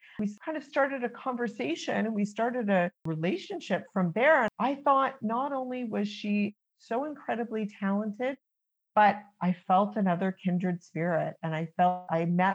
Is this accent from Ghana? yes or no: no; Regina, Saskatchewan, Canada; born there; she's from my home province of Saskatchewan and my home city. I was born in Regina, Saskatchewan